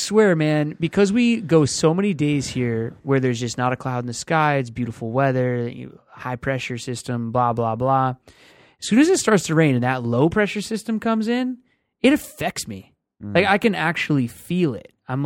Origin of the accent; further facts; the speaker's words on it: Seattle, Washington, United States; I grew up in Seattle around the rain all the time. It never really affected me.